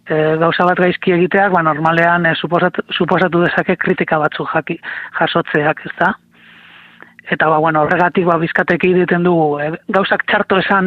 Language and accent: Basque; Durango, Basque Country, Spain; Bueno, egia da gero gu Durangarra gara